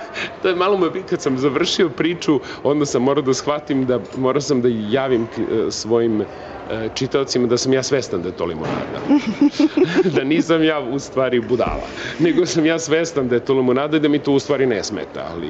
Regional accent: Serbia; ja kažem iz Srbije, odnosno iz Jugoslavije

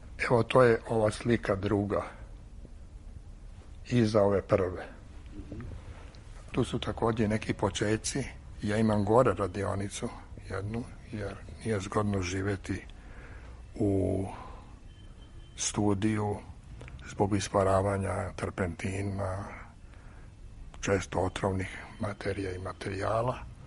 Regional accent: Vrnjačka Banja, Raška District, Serbia; Naime, ja sam rođen u Vrnjačkoj Banji. Vrnjačka Banja je u jednoj kotlini, a okolo je obrubljena.

